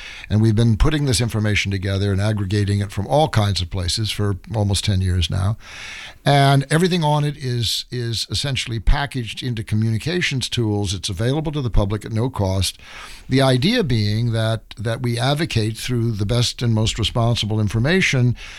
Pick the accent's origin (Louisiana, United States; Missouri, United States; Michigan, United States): Missouri, United States; St. Louis; born there; Well, I was born in St. Louis, which is about as far away from the ocean as you can get in any direction. I never saw the ocean until I was 18 or 19.